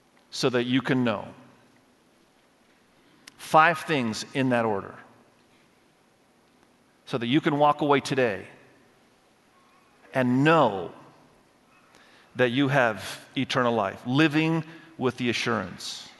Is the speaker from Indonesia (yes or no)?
yes; Indonesia; English is a second language; I grew up in Indonesia. I was born and raised in Indonesia. I speak Indonesian fluently today. I speak Malaysian, another Asian language, fluently. I grew up in Asia. I understand the culture.